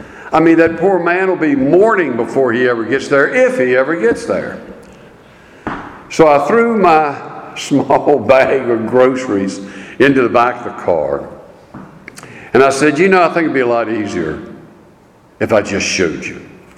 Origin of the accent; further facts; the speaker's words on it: Staunton, Virginia, United States; I grew up in Stanton. Lived there all of my life, born there.